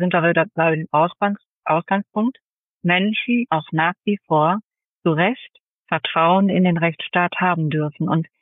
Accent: North Rhine-Westphalia, Germany; denn ich komme aus dem Ruhrgebiet, ich verwende manchmal Begriffe, die für andere erstmal ein bisschen verstörend wirken.

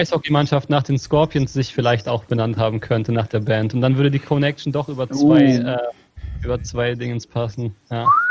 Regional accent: Hamelin, Lower Saxony, Germany; born there; ich bin in Hameln geboren.

